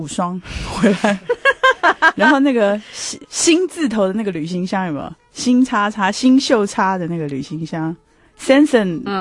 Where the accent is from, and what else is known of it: Taiwan